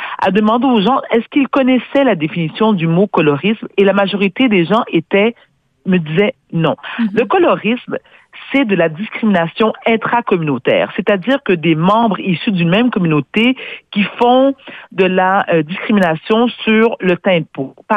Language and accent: French; Quebec, Canada; born there; moi je suis née au Québec